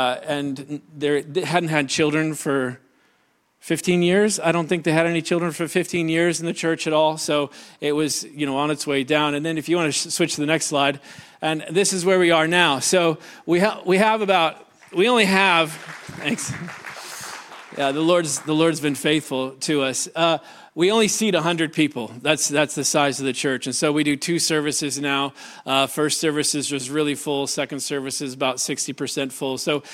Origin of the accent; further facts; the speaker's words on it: Iowa, United States; I hope you weren't expecting a British accent from me, but I'm from Iowa, just so you know, so I don't have one.